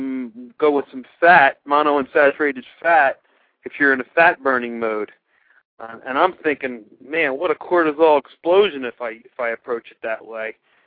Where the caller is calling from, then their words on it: Downingtown, Pennsylvania, United States; I'm from Downingtown, Pennsylvania.